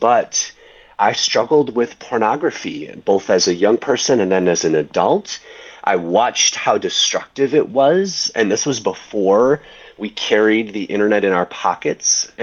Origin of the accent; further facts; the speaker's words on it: Michigan, United States; I'm from Michigan. If your listeners are familiar at all with the states, we're kind of up there with Canada, kind of shaped like a hand.